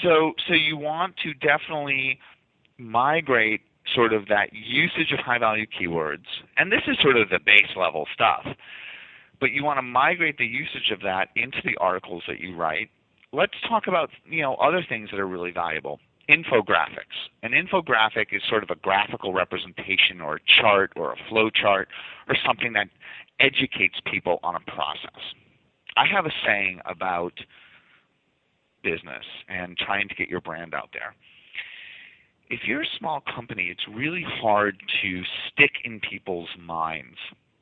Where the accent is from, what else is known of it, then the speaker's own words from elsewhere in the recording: Massachusetts, United States; accent: Boston; A little Boston accent.